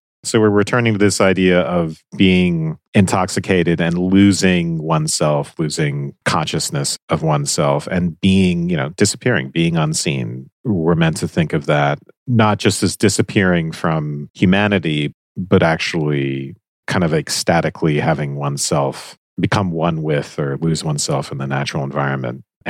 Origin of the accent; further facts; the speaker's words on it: Georgia, United States; Well, I'm from Georgia, so I'm allowed to say these things.